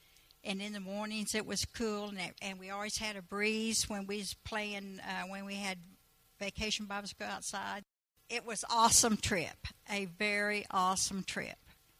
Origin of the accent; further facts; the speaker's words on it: Kansas, United States; I'm from Kansas. I know that.